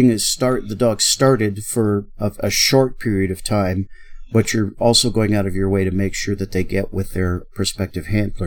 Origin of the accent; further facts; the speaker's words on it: Alaska, United States; And I grew up in Alaska. I grew up mushing huskies and malamutes, which is where I got my experience with the animals.